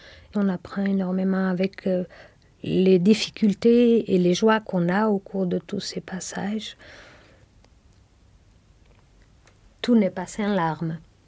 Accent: Portugal; French is a second language; moved away as an adult; now in France; j'ai 43 ans, je viens du Portugal, je suis en France depuis 24 ans presque.

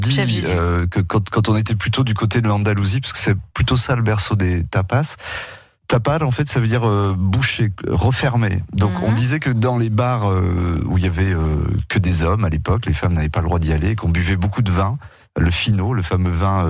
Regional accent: Angoulême, Nouvelle-Aquitaine, France; born there; je suis né du côté d'Angoulême. C'est presque un accident parce que je suis le premier de toute la famille de toute cette série qui était en Andalousie à être né en France.

